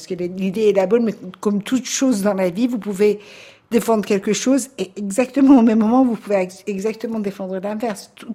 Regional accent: Iran; moved away; je me rappelle quand je suis partie de l'Iran, en 94

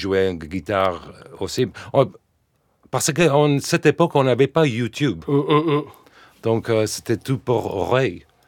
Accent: Argentina; born there; French is a second language; Je suis né en Argentine. Je suis né là.

